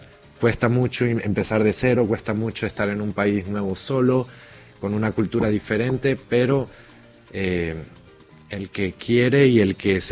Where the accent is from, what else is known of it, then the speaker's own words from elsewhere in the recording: Venezuela; now in Argentina; Prácticamente salí huyendo de Venezuela.